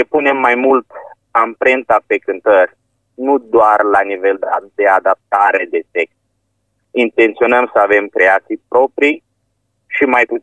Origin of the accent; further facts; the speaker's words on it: Suceava, Suceava County, Romania; Exact. Eu sunt din Suceava.